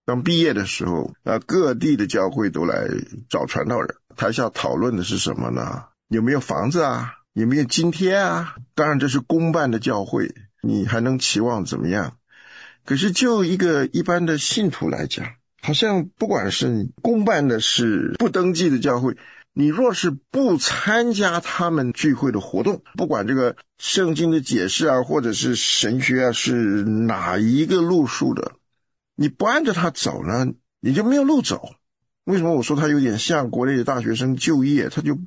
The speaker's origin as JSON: {"language": "Chinese", "country": "Taiwan", "tie": "born or raised there", "said": "我以前不知道这个问题的严重啊，因为我在台湾长大嘛"}